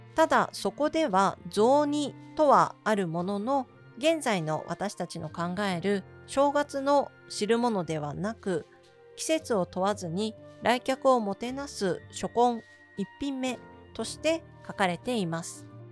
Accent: Kanto, Japan; 私の地元の埼玉県や栃木でも神様に備えるのはおかんだと言われました。

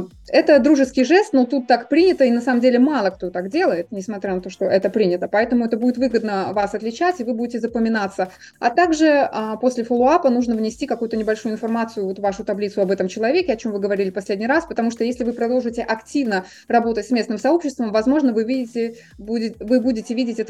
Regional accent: Belarus; я поняла, что белорусы обладают большим человеческим потенциалом, мы можем работать на международной арене.

